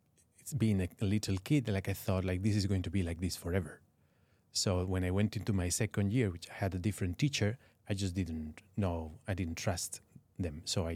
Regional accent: Balearic Islands, Spain; I'm from Mallorca, yes.

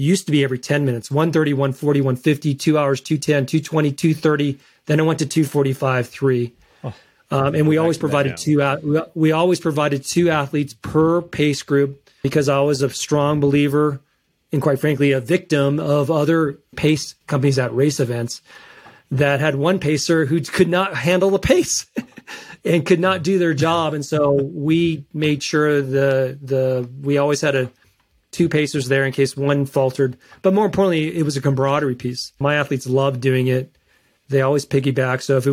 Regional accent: San Jose, California, United States; But it is my hometown. I grew up in San Jose, South San Jose.

